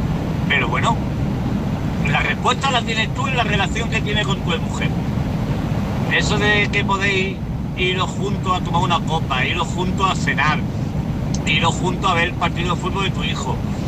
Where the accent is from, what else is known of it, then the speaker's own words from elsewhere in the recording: Andalusia, Spain; como andaluz que soy, pues siempre me he metido.